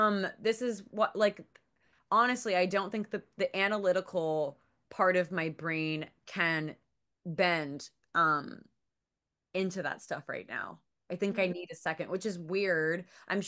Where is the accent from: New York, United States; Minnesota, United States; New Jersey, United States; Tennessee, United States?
New Jersey, United States; also born or lived in North Carolina; And then like I grew up, I'm from Jersey, but then I moved to North Carolina for a couple years and then moved back to Jersey.